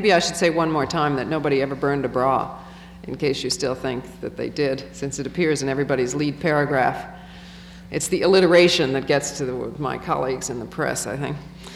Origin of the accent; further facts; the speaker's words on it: Toledo, Ohio, United States; Something must be happening in Ohio that wasn't happening when I grew up in Toledo.